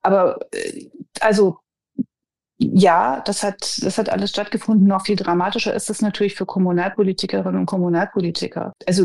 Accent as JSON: {"language": "German", "country": "Germany", "tie": "born or raised there", "said": "Jetzt bin ich in der DDR aufgewachsen, sprich in einer Diktatur"}